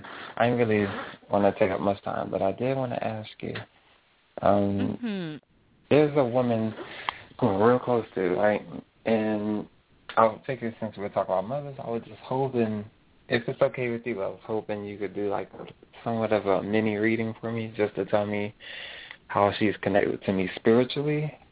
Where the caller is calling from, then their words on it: Miami, Florida, United States; I'm calling from Miami.